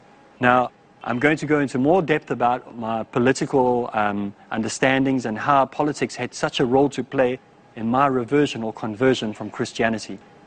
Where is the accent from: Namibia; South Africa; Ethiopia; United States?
South Africa